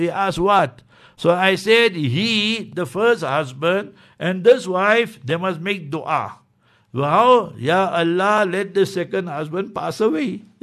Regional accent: Heidelberg, Gauteng, South Africa; In South Africa also we know that. I know in my hometown, Heidelberg, an incident took place many, many years ago.

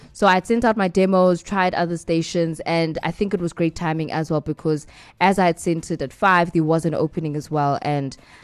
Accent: Johannesburg, Gauteng, South Africa; I think because I grew up in Johannesburg, it was just easier to kind of make different contacts.

